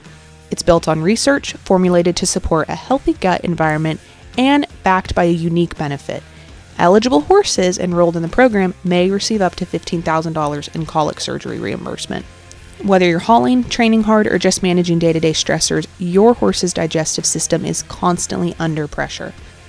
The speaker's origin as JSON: {"language": "English", "town": "Salinas", "region": "California", "country": "United States", "tie": "born or raised there", "said": "I grew up in Salinas"}